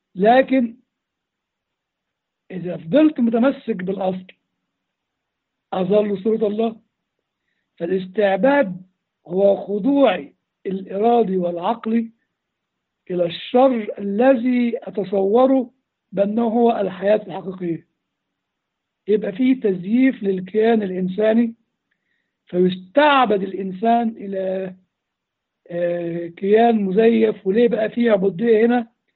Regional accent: Upper Egypt, Egypt; also born or lived in Cairo; يا ابوي، بس انا صعيدي برضو

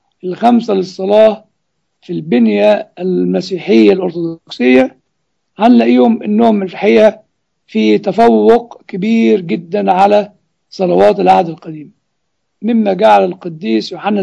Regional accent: Egypt; زي ما يقولوا عندنا في مصر حسك عينك

